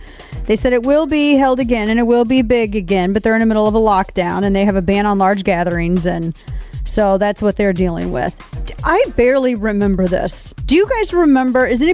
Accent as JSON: {"language": "English", "town": "St. Louis", "region": "Missouri", "country": "United States", "tie": "born or raised there", "said": "My hometown of St. Louis."}